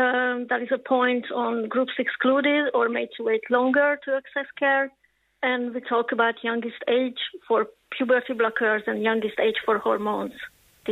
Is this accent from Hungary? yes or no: yes; Hungary; English is a second language; now in Ireland; So I'm originally from Hungary